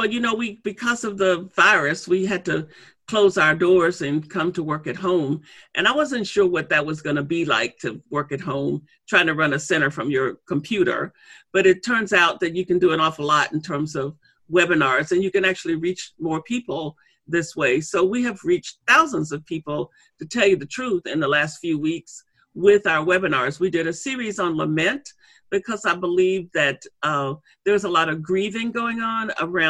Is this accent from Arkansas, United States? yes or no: yes; Arkansas, United States; during my 18 years of growing up in Arkansas that there was some constraints for me as a young Black person in terms of what I could dream and what was expected of me